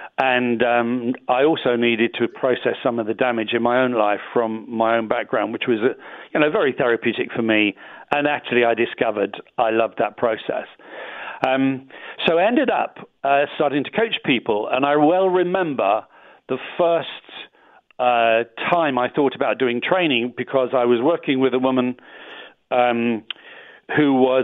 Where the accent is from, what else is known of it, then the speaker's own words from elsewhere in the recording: England, United Kingdom; accent: English; I'm very English, so I hope my English accent works really well on your show, Peter.